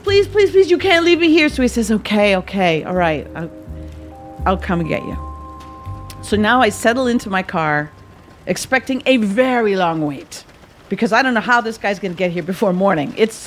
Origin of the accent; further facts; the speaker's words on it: Wisconsin, United States; Because I'm from Wisconsin, I immediately feel responsible